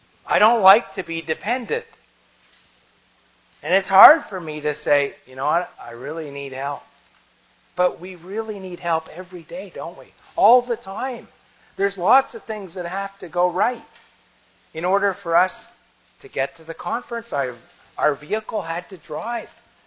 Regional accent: Canada; because I'm a Canadian, I can't come across in a car across the border into the United States.

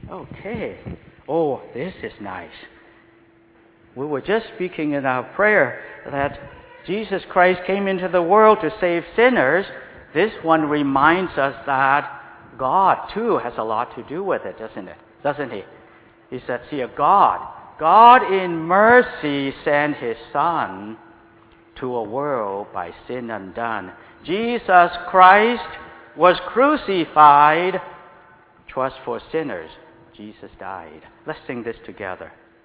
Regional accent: Canada; You know, when I tell people we come down from Canada, they say, wow, that's a long way.

